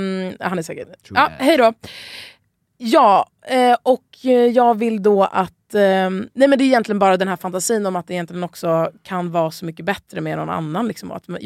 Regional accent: Sweden; Jag är svensk

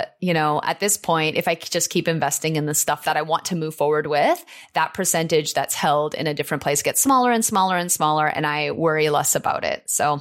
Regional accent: Canada; But being a Canadian

